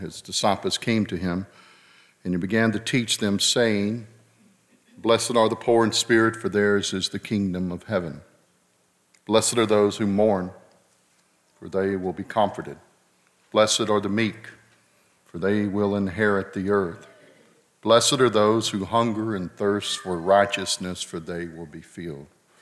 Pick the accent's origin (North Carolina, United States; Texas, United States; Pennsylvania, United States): North Carolina, United States; also born or lived in Lewisburg; After being born in Lewisburg, I grew up in parsonages all across Eastern North Carolina, from the Wilmington area to the Outer Banks to Morehead City